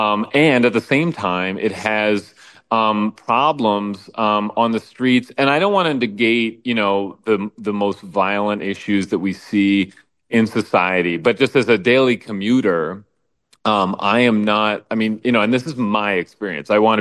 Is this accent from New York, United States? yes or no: yes; New York City, New York, United States; now in Minneapolis, United States; I'm from New York City. It's a very, it's like a, I call it a concrete jungle. I mean, it's very dense, it's very big. And that's how I grew up.